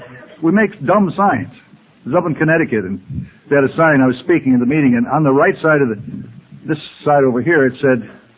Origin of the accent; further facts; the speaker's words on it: Ireland; The old Irish line, you know, I'm Irish, I cry at supermarket openings